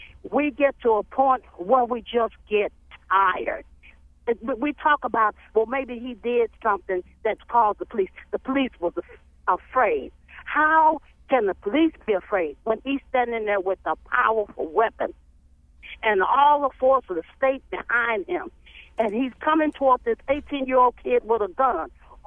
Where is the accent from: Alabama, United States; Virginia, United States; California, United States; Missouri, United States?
Missouri, United States; St. Louis; I grew up in St. Louis, and let me tell you something.